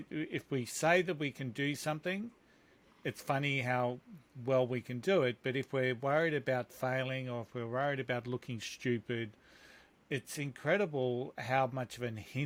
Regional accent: Australia; because I'm Australian, some of our American listeners may not get that whole gist

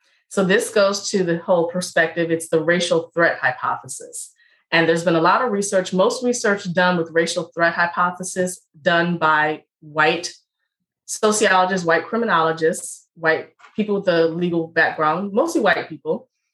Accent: Richmond, Virginia, United States; So of course I'm from Richmond, Virginia.

